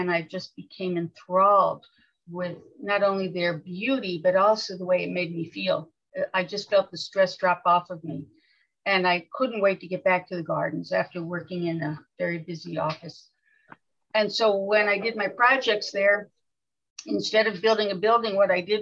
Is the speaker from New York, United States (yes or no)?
yes; New York City, New York, United States; and I grew up in New York City in apartments. Landscapes were Central Park was essentially what I knew, frankly.